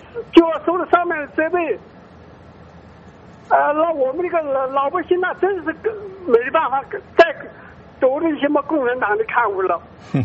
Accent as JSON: {"language": "Chinese", "region": "Anhui", "country": "China", "said": "我是安徽的，啊，我是延丰村就是老定户，个人定户。"}